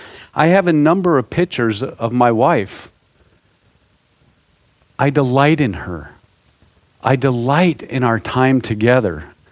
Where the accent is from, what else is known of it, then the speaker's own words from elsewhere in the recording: the South, United States; I'm from the South. And in the South, football is practically a religion.